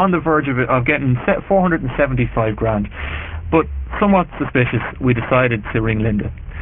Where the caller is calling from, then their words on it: Ireland; I'm ringing from Ireland.